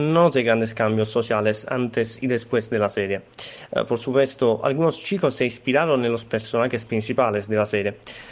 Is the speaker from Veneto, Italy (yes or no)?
no; Naples, Campania, Italy; Spanish is a second language; Gracias a ti, Miguel, por esta oportunidad de hablar de mi tierra.